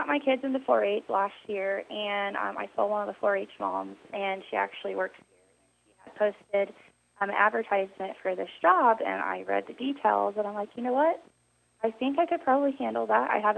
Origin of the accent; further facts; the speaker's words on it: Pittsburg, Kansas, United States; I was born and raised in Pittsburgh, Kansas.